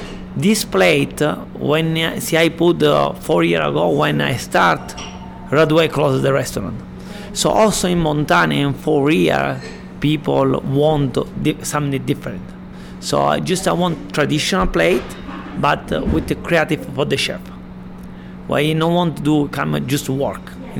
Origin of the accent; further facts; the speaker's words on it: Catania, Sicily, Italy; English is a second language; I'm from Catania